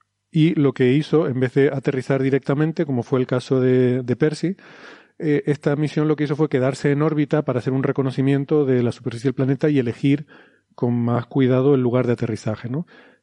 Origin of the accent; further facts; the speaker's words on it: Canary Islands, Spain; A mí como canario me sale el zurrón del gofio